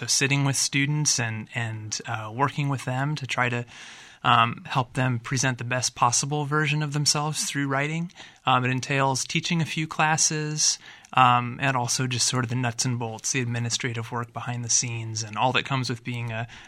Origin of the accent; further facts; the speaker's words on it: Midwest, United States; Growing up in the Midwest all my life, my wife, the same, grew up in the Midwest.